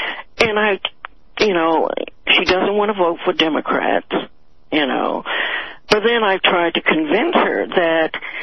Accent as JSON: {"language": "English", "town": "Beckley", "region": "West Virginia", "country": "United States", "said": "You know, I'm from Beckley, West Virginia. I mean, I'm working poor."}